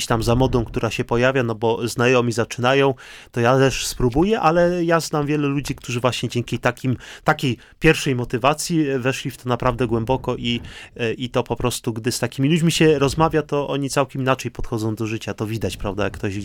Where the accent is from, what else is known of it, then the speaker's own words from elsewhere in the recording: Nysa, Opole Voivodeship, Poland; Ja pochodzę z Nysy, tam ciągle moi rodzice mieszkają, rodzeństwo